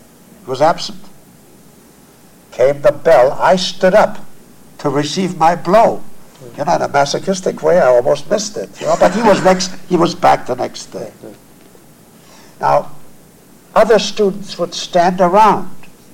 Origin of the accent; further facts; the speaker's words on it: Germany; I grew up in Germany.